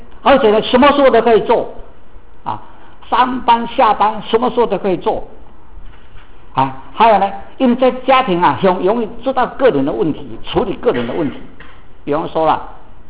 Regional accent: China; now in United States; 说我们中国人到了美国来了，因为脱离了那个家庭的关系、亲族的关系

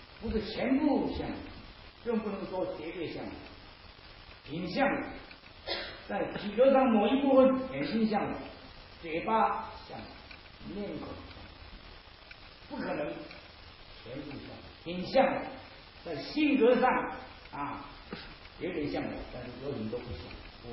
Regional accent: Shandong, China; 我太太的这个我也是山东的

